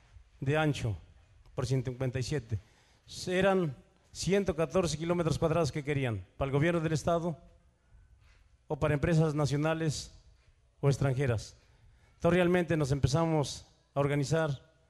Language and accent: Spanish; Tepeaca, Puebla, Mexico; Es un orgullo para nosotros que venimos de lugar de Puebla, Tepeaca, estar acá